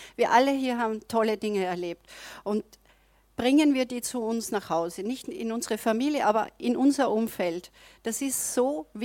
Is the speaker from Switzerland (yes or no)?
no; Austria; Ich bin Österreicher, aber auch Deutsche im Herzen.